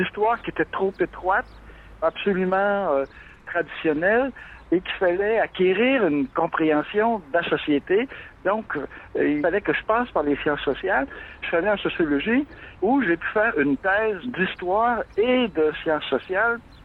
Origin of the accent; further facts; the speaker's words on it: Montreal, Quebec, Canada; Je suis de l'est de Montréal, je suis originaire de Tétrouville.